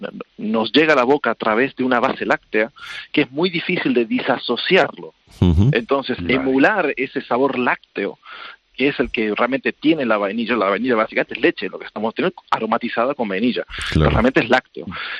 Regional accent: Argentina; Yo soy argentino.

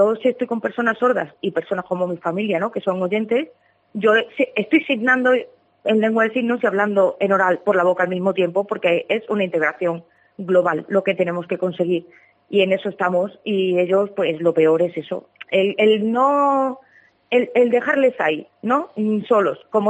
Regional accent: Badajoz, Extremadura, Spain; en Badajoz, porque yo soy de Badajoz y coincidí en el instituto cuando yo tenía pues, 16 años en bachillerato

